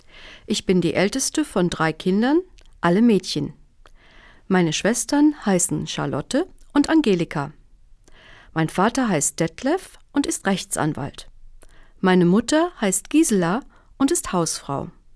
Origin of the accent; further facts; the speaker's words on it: Bavaria, Germany; Ich komme aus Bayern in Süddeutschland. Ich bin 14 Jahre alt